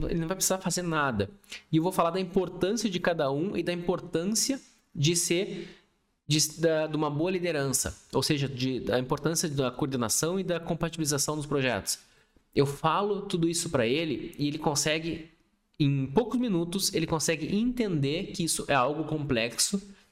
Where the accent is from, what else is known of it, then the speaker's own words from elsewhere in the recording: Passo Fundo, Rio Grande do Sul, Brazil; born there; Passo Fundo é uma cidade pequenininha, onde eu nasci, lá no interior do Rio Grande do Sul.